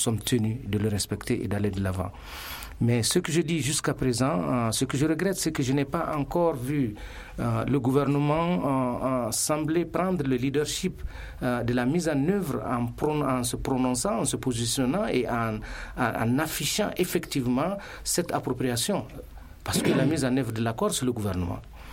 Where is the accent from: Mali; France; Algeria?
Mali; Nous sommes tous des Maliens